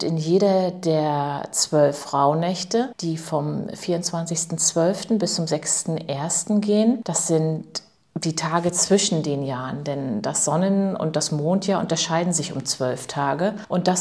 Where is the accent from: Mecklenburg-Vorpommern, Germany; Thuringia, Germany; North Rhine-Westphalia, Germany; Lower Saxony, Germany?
Mecklenburg-Vorpommern, Germany; Bentwisch; 18182 Bentwisch, das ist mein Heimatort.